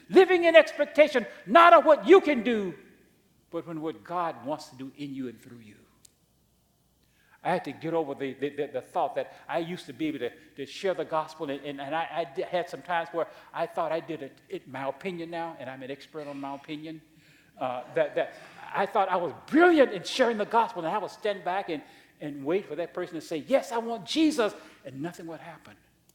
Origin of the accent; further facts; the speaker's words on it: Mississippi, United States; I think part of the reason my sermons are so long is because I'm from Mississippi. Yeah, I don't talk fast like you northern folks.